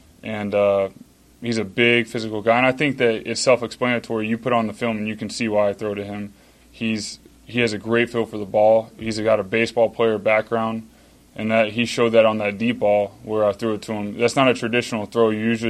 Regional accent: the South, United States; I mean, I think y'all know I'm from the South and went to Arizona.

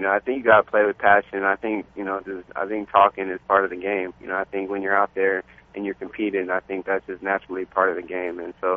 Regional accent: Oregon, United States; You know, I came from Oregon, I'm from Oregon, so I know, you know, I grew up, you know, watching University of Oregon and watching Oregon State

